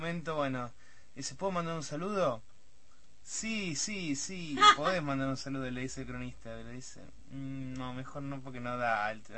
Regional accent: La Plata, Buenos Aires Province, Argentina; a los que somos de La Plata todavía no estamos tan al tanto, no vemos tanto la movida

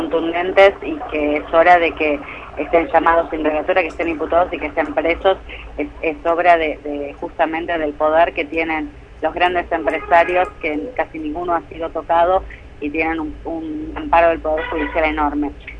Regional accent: Lisandro Olmos, Buenos Aires, Argentina; born there; hasta que fue legalizada en la cárcel de Olmos, donde yo nací

